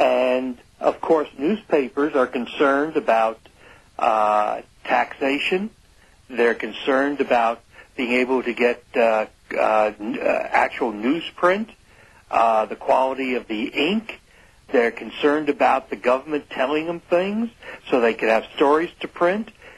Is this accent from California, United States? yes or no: yes; Simi Valley, California, United States; There's a major race for mayor in Simi Valley, my hometown